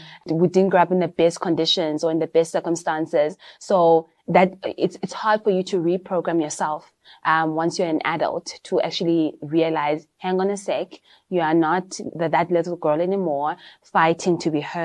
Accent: Gqeberha, Eastern Cape, South Africa; And I come from the Eastern Cape in Port Elizabeth, Gqeberha.

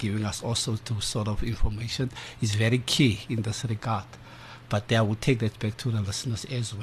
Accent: Kazakhstan; I'm also from Kazakhstan.

